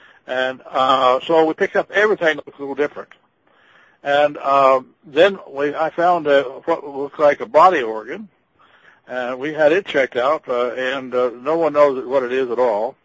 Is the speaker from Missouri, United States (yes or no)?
yes; Kansas City, Missouri, United States; now in Medford, United States; No, I'm in Medford, Oregon.